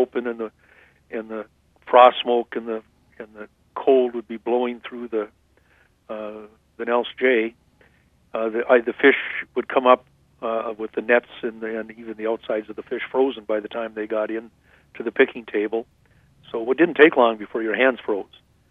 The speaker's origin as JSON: {"language": "English", "town": "Knife River", "region": "Minnesota", "country": "United States", "tie": "born or raised there", "said": "growing up in Knife River and driving into two harbors at 4:30 in the morning or 5 o'clock in the morning to get on board the Nelson J"}